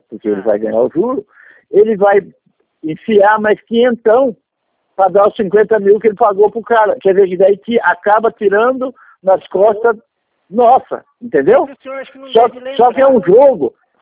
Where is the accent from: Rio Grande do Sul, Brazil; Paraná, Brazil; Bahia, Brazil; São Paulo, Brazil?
Paraná, Brazil; now in Florianópolis, Brazil; O Paraná, eu era do Paraná, vim pra cá